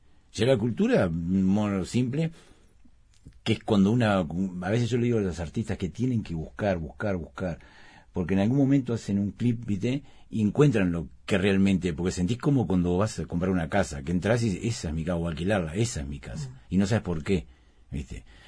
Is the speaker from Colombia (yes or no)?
no; Uruguay; Mi madre en Argentina, ¿viste? Y mi... Así que soy medio uruguayo, medio argentino.